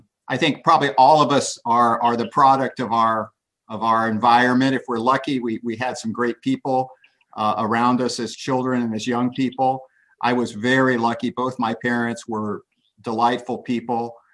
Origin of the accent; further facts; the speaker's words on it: California, United States; born there; also born or lived in Alaska; I was born in California. I lived for 3 years on Kodiak Island in Alaska. So I had a very, very adventurous childhood.